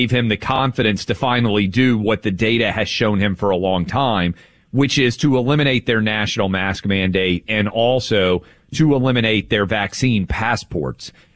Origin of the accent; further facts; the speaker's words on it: Nashville, Tennessee, United States; Going to go check out NFL playoff game in my hometown of Nashville.